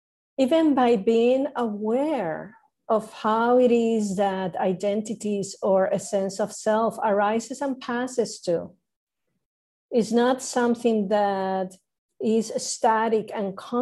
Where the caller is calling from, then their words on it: Puerto Rico; I'm calling in from Boriquen, Puerto Rico, the land of the Taínos peoples.